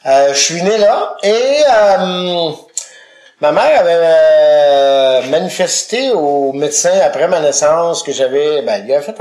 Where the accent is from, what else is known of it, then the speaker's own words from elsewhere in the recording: Sainte-Croix, Quebec, Canada; born there; je suis né en 1962, à Sainte-Croix-de-Binière. Pour situer les gens géographiquement, Sainte-Croix-de-Binière, c'est un petit village sur le bord de l'eau, sur la rive sud de Québec, à environ une vingtaine de kilomètres du pont de Québec